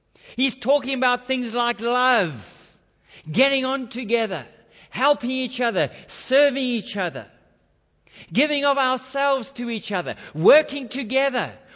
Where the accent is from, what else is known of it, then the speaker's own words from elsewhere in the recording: Durban, KwaZulu-Natal, South Africa; moved away; Because in summer, in Durban, where I grew up in South Africa, it had a very humid climate in summer.